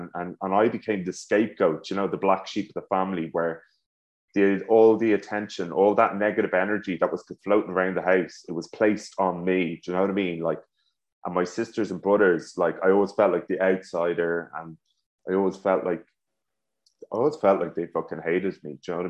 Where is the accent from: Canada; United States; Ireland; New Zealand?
Ireland; Dublin, Leinster; But you know, growing up in Dublin, with the lads, you know